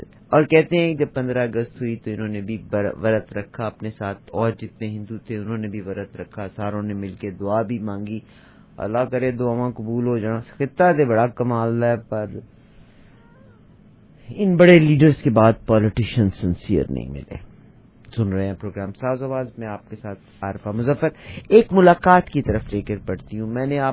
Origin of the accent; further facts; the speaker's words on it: India; now in Canada; मुझे कहते जी एक्चुअली मैं इंडिया से हूँ।